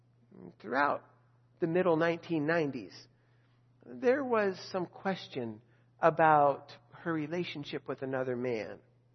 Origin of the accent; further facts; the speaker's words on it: Ireland; I'll just be a fool until the day I die because I'm Irish and I have a temper.